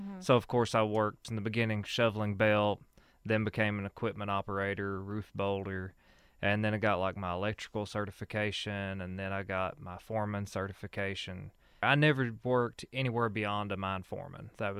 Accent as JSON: {"language": "English", "town": "Whitesburg", "region": "Kentucky", "country": "United States", "tie": "born or raised there", "said": "Okay, well, of course, I grew up here in Letcher County, from Whitesburg, born and raised."}